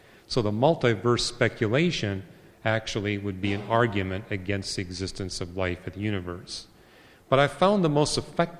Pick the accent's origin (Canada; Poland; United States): Canada; I'm a Canadian, so I got a Canadian nickel here